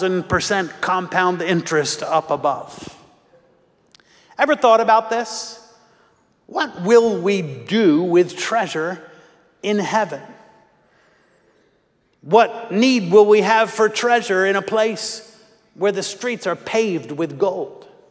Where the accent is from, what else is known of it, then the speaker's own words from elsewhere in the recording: Philadelphia, Pennsylvania, United States; I'm an Irish-German mutt from Philly.